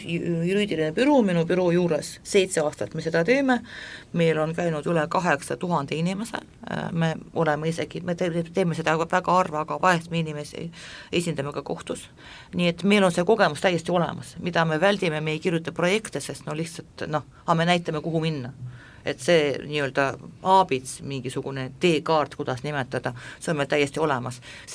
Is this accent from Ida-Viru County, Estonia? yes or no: no; Tallinn, Harju County, Estonia; Ja noh, Tallinn on minu kodulinn, ma armastan Tallinnat väga